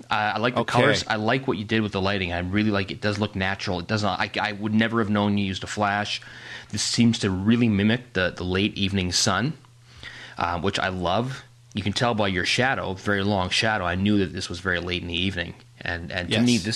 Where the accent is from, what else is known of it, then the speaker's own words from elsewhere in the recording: Richmond, British Columbia, Canada; because I grew up in Richmond and Steveston.